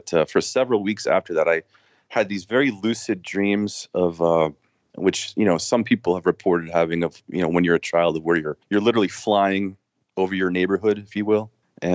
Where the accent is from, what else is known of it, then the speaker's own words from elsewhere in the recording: Connecticut, United States; I'm living in North Georgia now, and I grew up in Connecticut, northern New Haven County area.